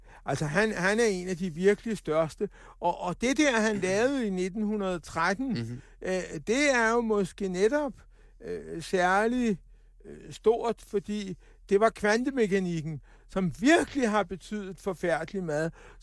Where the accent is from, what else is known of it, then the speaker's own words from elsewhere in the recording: Frederiksberg, Capital Region of Denmark, Denmark; Ja, jeg er fra Frederiksberg.